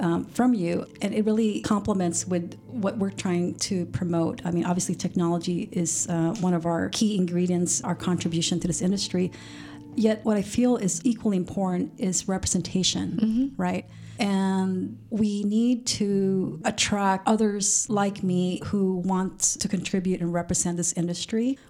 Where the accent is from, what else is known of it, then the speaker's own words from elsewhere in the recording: California, United States; now in Sacramento, United States; I came from the Bay Area, and I'm sure if I started this technology company, it would be a different story in the Bay Area.